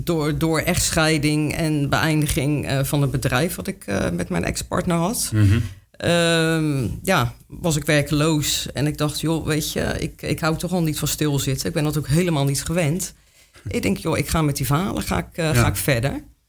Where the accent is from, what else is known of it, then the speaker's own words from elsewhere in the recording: Vlaardingen, South Holland, Netherlands; born there; now in Capelle aan de IJssel, Netherlands; Ik ben geboren in Vlaardingen, 1970. Dus even snel gerekend, ik ben 51 jaar.